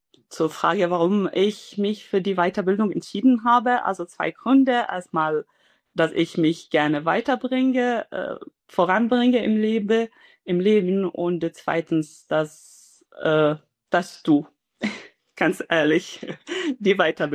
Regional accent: Syria; German is a second language; moved away as an adult; now in Germany; Also ich bin hier in Deutschland seit 10 Jahren, habe ein Studium in meiner Heimat in Syrien absolviert, und dann bin ich hier gelandet.

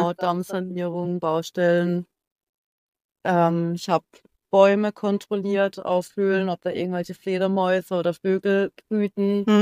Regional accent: Baden-Württemberg, Germany; bin irgendwann zurückgekommen in meine Heimat im Schwarzwald. Ich habe keine Lust mehr gehabt, in der Stadt zu leben.

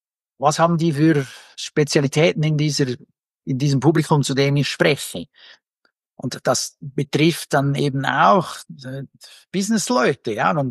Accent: Bern, Switzerland; als ein Schweizer, insbesondere als einer, der aus Bern kommt.

